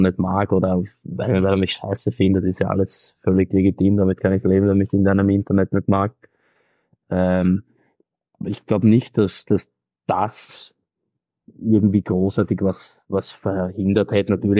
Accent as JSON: {"language": "German", "region": "Tyrol", "country": "Austria", "lives_now": "Tilburg, Netherlands", "said": "das bin ich aus Tirol gewohnt."}